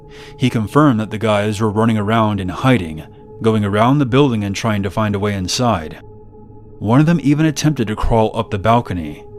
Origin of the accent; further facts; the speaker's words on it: Morgan Hill, California, United States; I'm from Morgan Hill, California, but this story happened in the town next to mine, Gilroy.